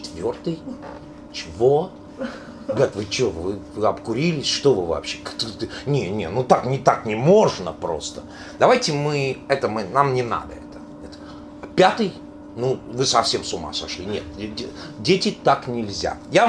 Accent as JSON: {"language": "Russian", "country": "Russia", "tie": "born there", "said": "вообще я в оригинале родился в России"}